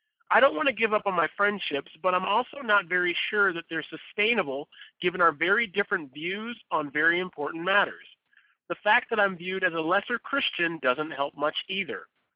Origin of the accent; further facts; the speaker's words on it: United States; but I'm an American, so of course I don't know what's going on in your countries because we're ignorant over here.